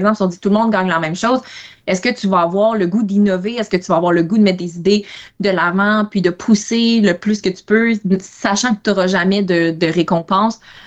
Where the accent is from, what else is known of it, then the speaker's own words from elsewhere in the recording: Quebec, Canada; En effet, je viens de l'Estrie, donc la 10 entre Sherbrooke et Montréal, c'est l'autoroute que j'emprunte beaucoup